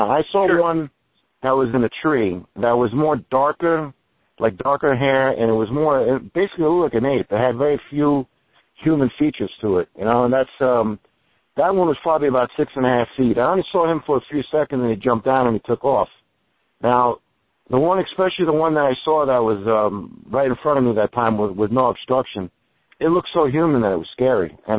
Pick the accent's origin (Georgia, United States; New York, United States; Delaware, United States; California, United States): New York, United States; I'm from New York, and I live, you know, less than 100 miles from New York City.